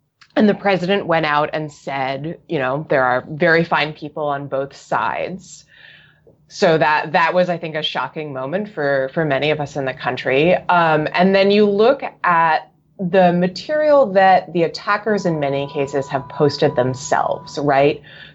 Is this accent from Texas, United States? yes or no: no; New Jersey, United States; Hurricane Sandy, for example, I'm from New Jersey, so we always talk about Sandy.